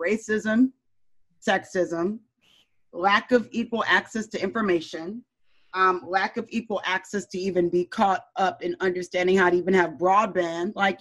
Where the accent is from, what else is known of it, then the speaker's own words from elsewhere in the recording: Michigan, United States; you know, I'm from Michigan. I'm used to crazy. I'm used to like militia.